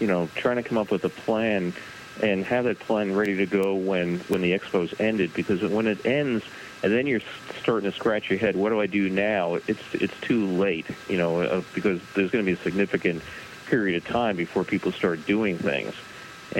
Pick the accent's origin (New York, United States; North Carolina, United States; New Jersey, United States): New York, United States; Brooklyn; Yeah, I grew up in Brooklyn, so I wasn't far from the fair site at all. And then I moved out to Long Island, and we kept watching the fair being built.